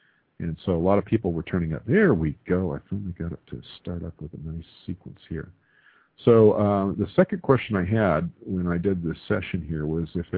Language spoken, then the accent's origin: English; El Paso, Texas, United States; born there; Because I was born in El Paso. I was born at Fort Bliss. Yeah, I'm an Army brat.